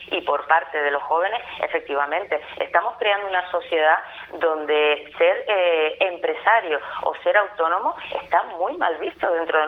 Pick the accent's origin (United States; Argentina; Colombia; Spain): Spain; Tenerife, Canary Islands; Aquí estamos tratando este problema como tinerfeños, como personas que hemos disfrutado del Teide desde nuestra tierna infancia